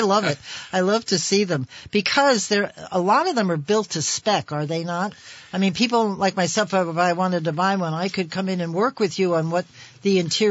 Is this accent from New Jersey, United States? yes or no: yes; Florham Park, New Jersey, United States; I was brought up in Florham Park, New Jersey. Don't ask me where that is.